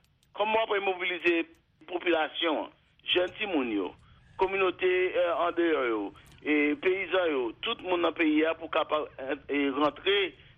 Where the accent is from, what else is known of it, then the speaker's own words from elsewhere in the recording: Haiti; Mais moi-même ça m'a retenu et en tant qu'haïtien, en tant que monde qui fait analyse politique